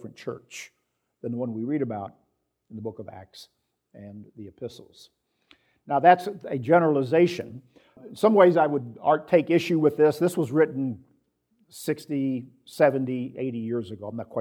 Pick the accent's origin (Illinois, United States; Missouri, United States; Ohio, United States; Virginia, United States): Missouri, United States; he'd go out to the German community near where I grew up in Missouri